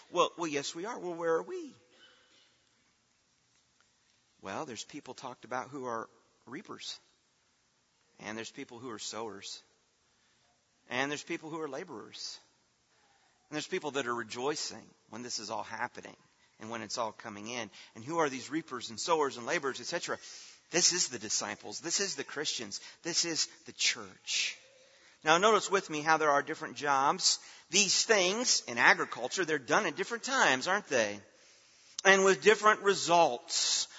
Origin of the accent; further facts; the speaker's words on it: Indiana, United States; also born or lived in Tennessee; And see, I grew up in Indiana. And then I lived in Tennessee for much of my young adult life.